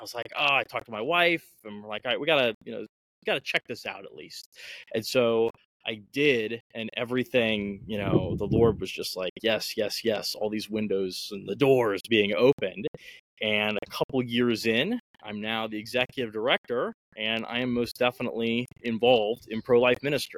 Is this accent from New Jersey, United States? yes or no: no; Maryland, United States; I grew up in Northern Maryland, and I converted to Catholicism when I was leaving high school